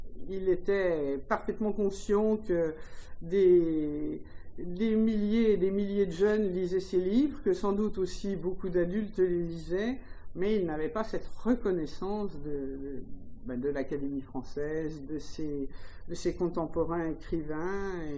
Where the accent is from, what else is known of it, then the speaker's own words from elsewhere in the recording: Meursault, Bourgogne-Franche-Comté, France; born there; now in Juliénas, France; Moi, je suis née à Meursault, mon père était de Nuit-Saint-Georges, j'ai été professeur à Beaune, à Gevrey-Chambertin, j'ai fini ma carrière à Mâcon et j'habite à Julienas